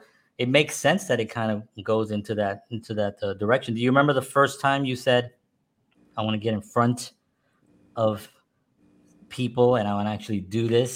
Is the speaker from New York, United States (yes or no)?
yes; New York, United States; also born or lived in New Jersey; now in Nashville, United States; I'm from New York originally. I lived in Jersey and I'm in Nashville now.